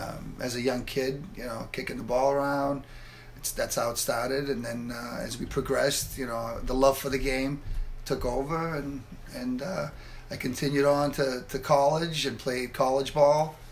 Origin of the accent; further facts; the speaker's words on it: Porticello, Sicily, Italy; I'm from Porticello, Italy. I was born in Porticello. Hence the name of my restaurant. It's in southern Italy. It's on the northwest coast of Sicily.